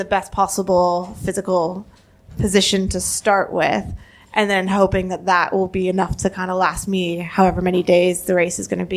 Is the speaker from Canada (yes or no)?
yes; Canada; I'm Canadian, not American, just clarify that now.